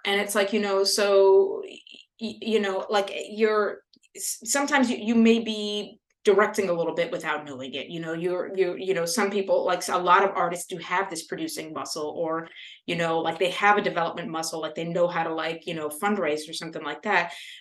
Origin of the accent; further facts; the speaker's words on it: Louisiana, United States; I grew up in Louisiana, but I grew up in mostly in predominantly white spaces. And I'm one of 10 siblings.